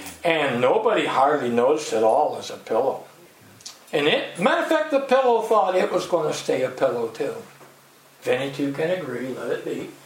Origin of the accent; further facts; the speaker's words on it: Guernsey; we're just people from Guernsey.